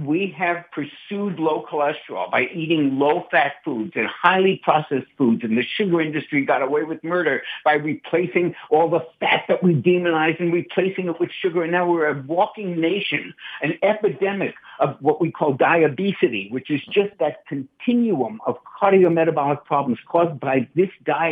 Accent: New York City, New York, United States; I see every fast food crappy restaurant that I grew up in New York City on foot.

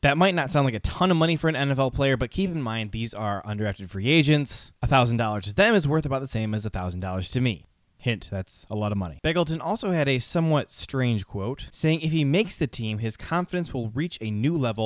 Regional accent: Texas, United States; Don't forget, I'm from Texas. That's the football capital of the world.

